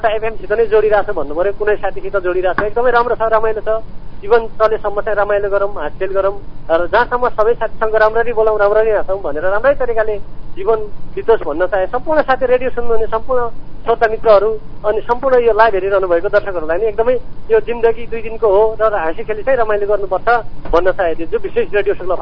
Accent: Purchaudi, Sudurpashchim Province, Nepal; born there; म मेरो जन्मभूमि पुर्चोडी नगरपालिकाको स्थायी टहरामा

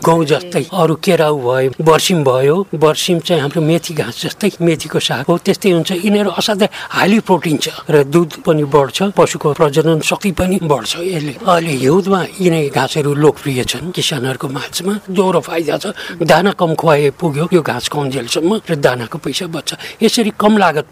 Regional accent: Kathmandu, Bagmati, Nepal; now in Mukundapur, Nepal; म यहाँको लोकल होइन, म काठमाडौँको मान्छे हुँ र मेरो परिवारमा यसरी खेती किसान गर्ने कोही पनि छैन।

